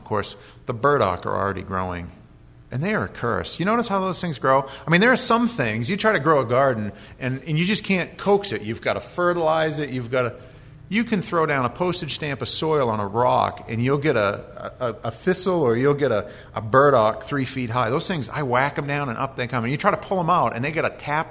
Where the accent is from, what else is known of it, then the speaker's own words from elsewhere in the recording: New Jersey, United States; I spent some time growing up in Jersey, and we used to go down to the shore every summer.